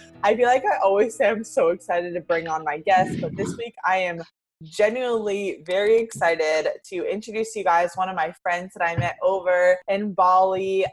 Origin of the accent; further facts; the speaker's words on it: Ohio, United States; we both found out that we are from Ohio.